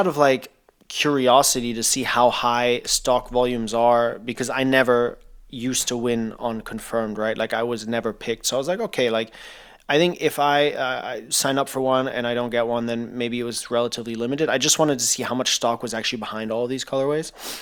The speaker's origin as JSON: {"language": "English", "country": "Thailand", "tie": "born or raised there", "said": "growing up in Thailand, you obviously have ACs in every single room, and you pretty much have them on all day, every day if you're in those rooms because it's 35 to 45 degrees outside."}